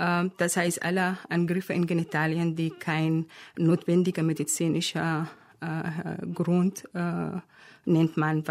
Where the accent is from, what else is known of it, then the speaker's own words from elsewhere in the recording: Sudan; German is a second language; Ja, ich komme aus dem Sudan